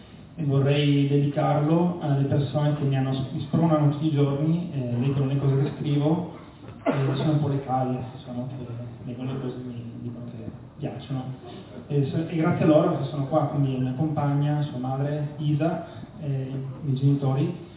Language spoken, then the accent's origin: Italian; Friuli-Venezia Giulia, Italy; now in Brescia, Italy; anch'io sono un emigrante perché sono friulano e adesso vivo qua in provincia di Brescia